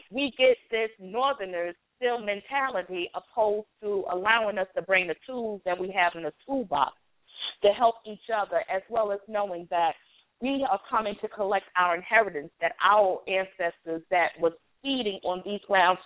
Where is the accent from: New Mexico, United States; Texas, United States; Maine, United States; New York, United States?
New York, United States; Bronx; also born or lived in Charleston; I'm born and raised in the Bronx, New York. My mother's from Tuskegee, Alabama, father from Charleston, South Carolina. Since I have relocated due to circumstances to the South